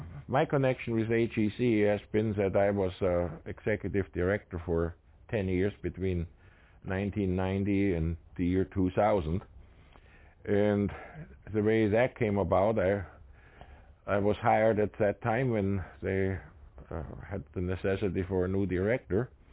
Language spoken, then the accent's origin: English; Germany; English is a second language; moved away as an adult; now in United States; I grew up in Germany during World War II, and I immigrated from Germany in 1959.